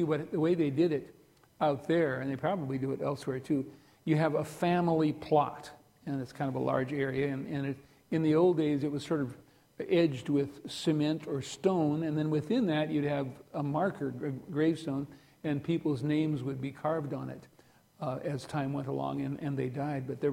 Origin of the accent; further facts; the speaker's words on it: South Dakota, United States; Every time Shelley and I go back to my hometown in South Dakota